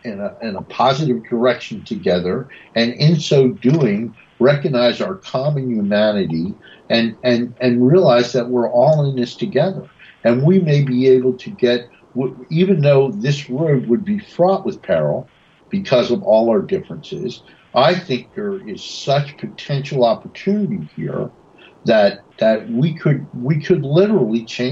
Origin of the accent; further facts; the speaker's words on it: Washington, District of Columbia, United States; I grew up in Washington, D.C., and this is a regular thing.